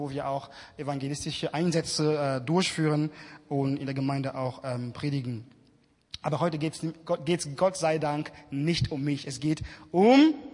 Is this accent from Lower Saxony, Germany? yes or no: yes; Hanover, Lower Saxony, Germany; Ich komme aus Hannover, aus der Christengemeinde Elim Hannover.